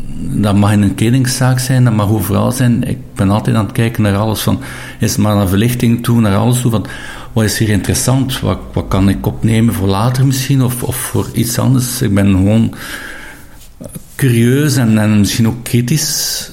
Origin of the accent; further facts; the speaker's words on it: De Panne, Flanders, Belgium; En ik ben daar ook geboren, dus ik ben West-Vlaming.